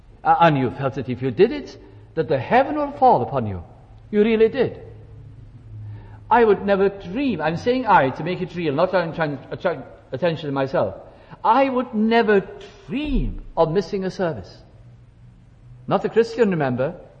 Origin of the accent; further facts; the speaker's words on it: Wales, United Kingdom; also born or lived in Lancashire; I'm going back now, the situation in England will be the same, but I'm Welsh, so I'm going back to my situation in Wales.